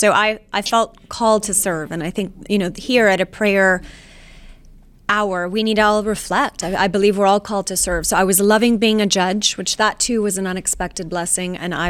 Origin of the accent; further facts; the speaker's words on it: Laredo, Texas, United States; Yes, and I'm from Laredo, Texas.